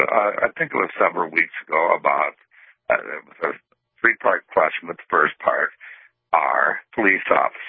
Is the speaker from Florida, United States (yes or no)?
no; Alaska, United States; I am from Alaska. I just happen to be here.